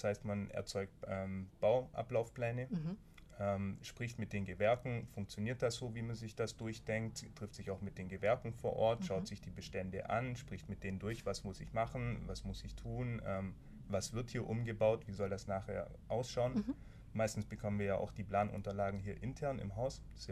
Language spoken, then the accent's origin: German; Markdorf, Baden-Württemberg, Germany; Ich komme aus Markdorf